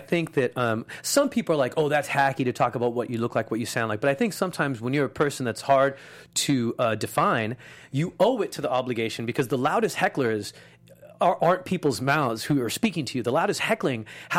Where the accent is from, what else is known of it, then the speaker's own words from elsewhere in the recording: Los Angeles, California, United States; I got a Muslim dad, a Jewish mom, and I grew up in East L.A.